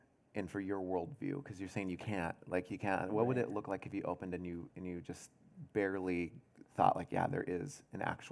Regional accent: Seattle, Washington, United States; I grew up in Seattle. I mean, it's West Coast.

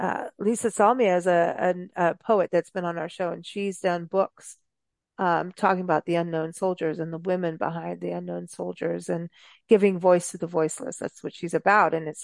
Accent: South Africa; growing up in South Africa as a teenager

